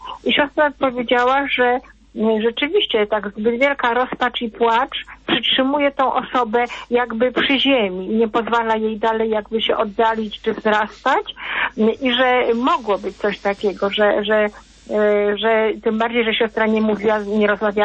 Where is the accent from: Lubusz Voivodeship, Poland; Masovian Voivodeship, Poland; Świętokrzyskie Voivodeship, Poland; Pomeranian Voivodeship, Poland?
Masovian Voivodeship, Poland; Warsaw; z Warszawy.